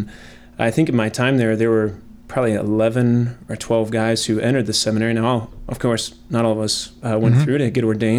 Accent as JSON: {"language": "English", "town": "Hudson", "region": "Ohio", "country": "United States", "tie": "born or raised there", "said": "I grew up in Hudson, Ohio, member of St. Mary's Parish. All my family's from the East Coast. We moved out here when I was about 10 and settled there."}